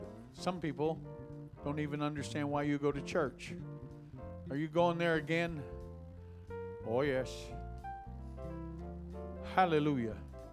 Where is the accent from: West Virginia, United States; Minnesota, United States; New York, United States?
West Virginia, United States; I'm a hillbilly from West Virginia.